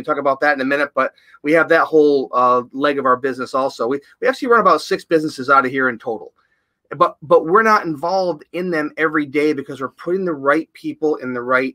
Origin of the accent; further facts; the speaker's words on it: New York, United States; in the capital region of New York, so it's about 2.5 hours north of New York City. People always think, we're from New York. Oh, the city? No, it's a lot bigger state than that.